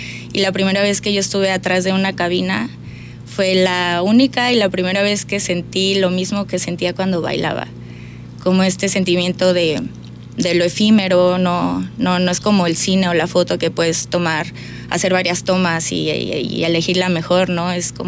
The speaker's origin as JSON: {"language": "Spanish", "town": "Guadalajara", "region": "Jalisco", "country": "Mexico", "moved": "yes", "lives_now": "Puerto Vallarta, Mexico", "said": "Llevo 6 años en Puerto Vallarta. Ya llevo alrededor de 11 años sin vivir a Guadalajara. Tuve la oportunidad y el privilegio de poderme ir a estudiar mi carrera a Canadá. Me fui a los 21 años y estudié allá."}